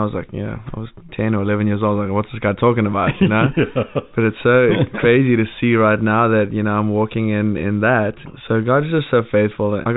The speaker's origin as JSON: {"language": "English", "town": "Bothaville", "region": "Free State", "country": "South Africa", "tie": "born or raised there", "said": "I was born and raised in South Africa, actually born in a little town right in the middle of South Africa called Botaville, just a little farming town."}